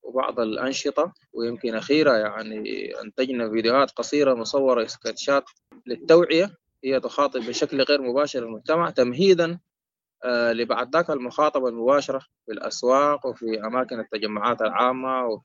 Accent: Sudan; صحيح حالة الإحباط واليأس عندنا في السودان عموما يعني مسيطرة وشديدة

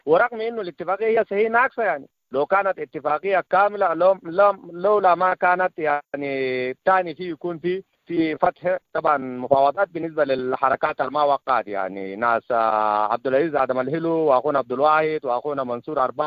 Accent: Darfur, Sudan; أقرب مثال زمان كان عندنا في دارفور هنا مثلا

